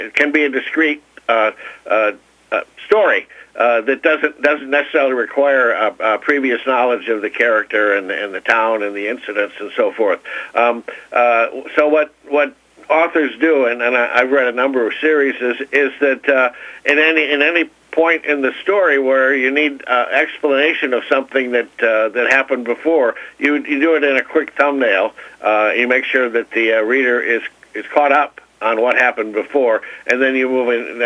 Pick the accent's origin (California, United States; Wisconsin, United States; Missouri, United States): Wisconsin, United States; Tomah; I grew up in Tomah, but and I also, edited the weekly newspaper in a town in Massachusetts, Mansfield, Massachusetts